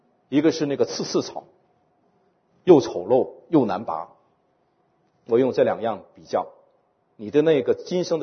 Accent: China; 我们中国人很多这种的成语叫做见财眼开，是吧？

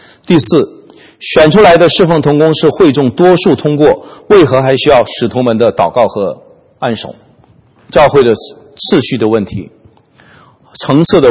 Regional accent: China; 叫老奸巨猾嘛，我们中国人太明白了啊，叫阴险嘛啊，

